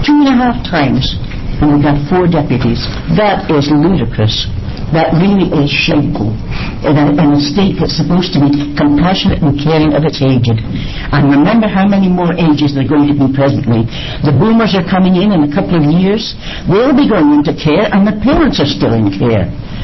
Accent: Scotland, United Kingdom; Well, I was brought up in Scotland

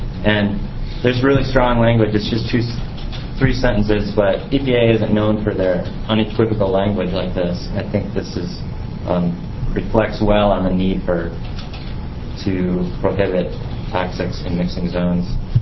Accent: Portland, United States; Chair Ringo, members of the committee … I'm from Portland.

